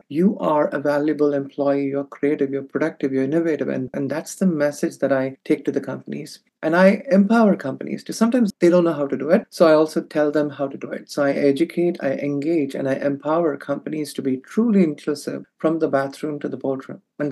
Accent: India; now in United States; For instance, I am from India.

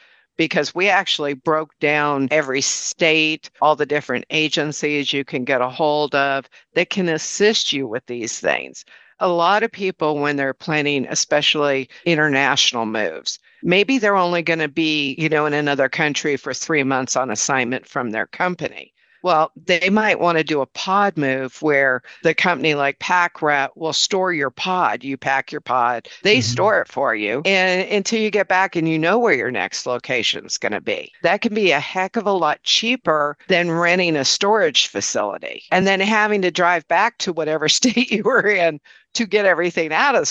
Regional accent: United States; I didn't realize when I got there, being an American, I couldn't find or go into a Korean bank to exchange money.

